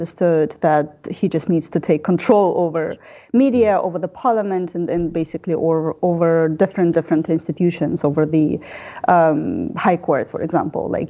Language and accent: English; Belarus; I'm a journalist from Belarus